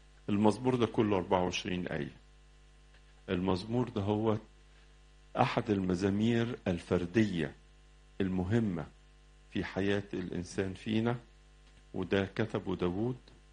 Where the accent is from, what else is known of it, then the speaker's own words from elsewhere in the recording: Egypt; عندنا في مصر